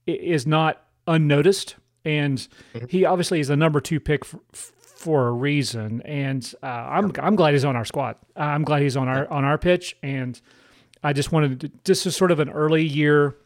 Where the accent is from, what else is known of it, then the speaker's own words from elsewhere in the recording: Appalachia, United States; I grew up with guys in Appalachia that had that same haircut, and I gotta say that's not a good look.